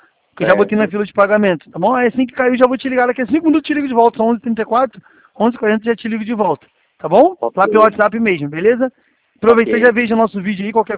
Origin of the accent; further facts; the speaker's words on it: Americana, São Paulo, Brazil; a gente é aqui de Americana.